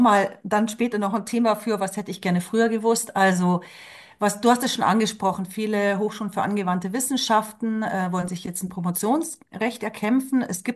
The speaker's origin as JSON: {"language": "German", "region": "Bavaria", "country": "Germany", "said": "Ich komme aus dem Münchner Süden in Bayern."}